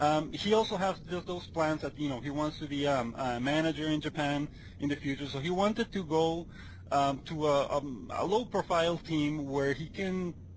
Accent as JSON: {"language": "English", "country": "Venezuela", "second_language": "English", "said": "because obviously I'm from Venezuela, and I used to do it for some newspapers and magazines in Venezuela"}